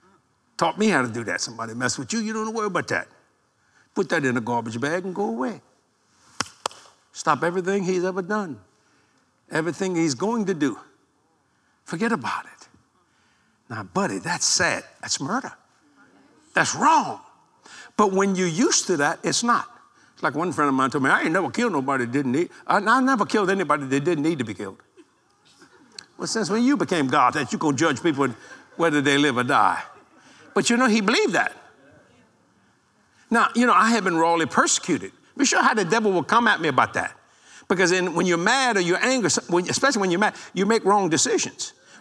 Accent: Algiers, Louisiana, United States; born there; I was born in Algiers, Louisiana, on the West Bank of New Orleans.

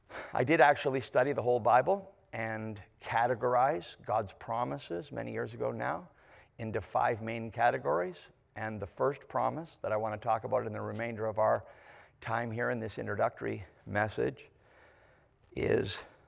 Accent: Canada; And I grew up in Canada.

